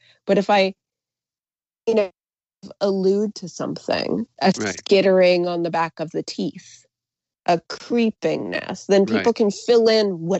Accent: New England, United States; I grew up in New England. I still live here, and it can be a little bit conservative.

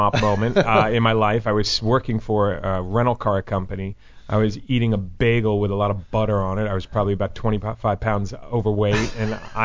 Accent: New Jersey, United States; growing up in Jersey, it's about 45 minutes from Broadway, from Manhattan

